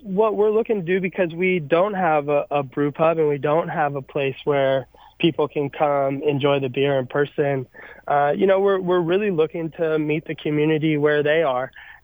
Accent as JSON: {"language": "English", "town": "Santa Rosa", "region": "California", "country": "United States", "tie": "born or raised there", "said": "we grew up in Santa Rosa, and I have two older brothers"}